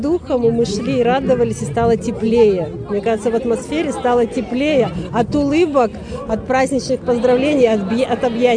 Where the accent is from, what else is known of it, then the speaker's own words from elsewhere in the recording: Yekaterinburg, Sverdlovsk Oblast, Russia; Город Екатеринбург. Приход Свято-Троицкий.